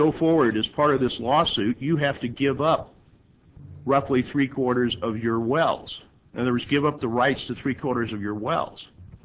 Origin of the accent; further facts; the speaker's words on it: California, United States; I'm from California, I'm not from Colorado